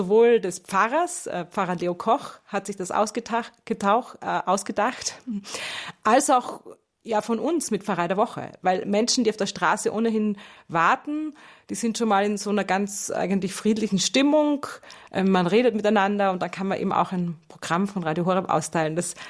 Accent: Austria; now in Germany; ich bin gelernte Deutsche. Das kam mir so der Gedanke, ich kenne mich doch in Deutschland schon bald besser aus als in meiner Heimat Österreich.

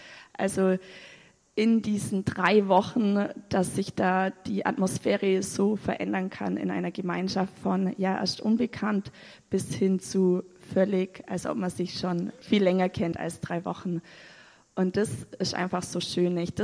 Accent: Bavaria, Germany; ich bin 30 Jahre alt, ich komme aus dem Unterallgäu

